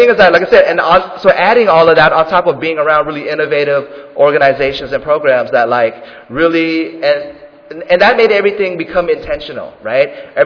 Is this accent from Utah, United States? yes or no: no; Oakland, California, United States; also born or lived in Richmond, United States; Even though I grew up in Oakland, I grew up in Richmond